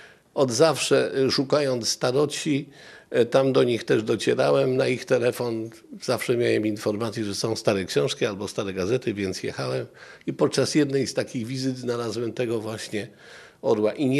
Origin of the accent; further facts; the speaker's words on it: Gdańsk, Pomeranian Voivodeship, Poland; Ja sam jako Polak gdańszczanin nigdy nie powiem, że Gdańsk był polski.